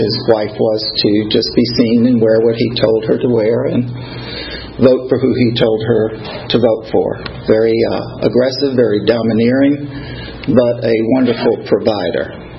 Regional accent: Bronx, New York, United States; moved away; I have been in the South longer than I was in New York, but I was born and raised in the Bronx.

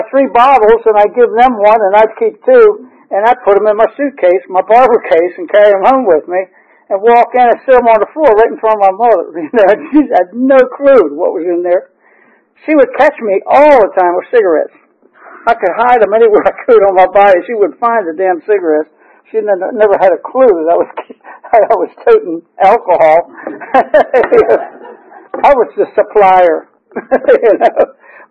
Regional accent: Baltimore, Maryland, United States; born there; I was born in Baltimore City. My dad was a barber.

